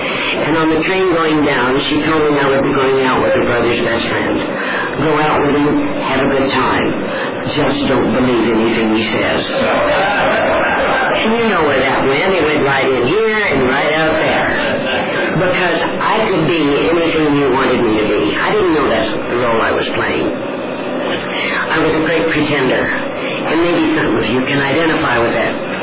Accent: Denver, Colorado, United States; And I grew up in Denver, and I grew up in a non-alcoholic home.

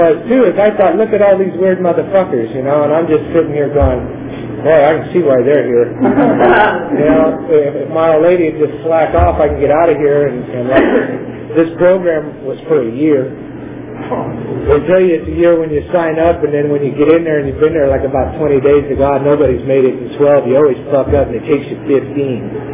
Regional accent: California, United States; I'm in the Bay Area. I'm from the San Joaquin Valley, you know.

